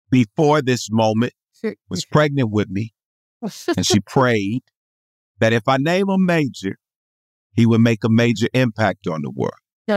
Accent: Houston, Texas, United States; I'm from Houston, Texas, originally. I'm one of 10 siblings, blended family.

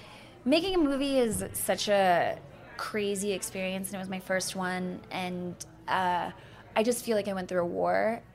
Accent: Texas, United States; And I think, because I grew up in Texas, in, like, very hot parts of Texas and very humid.

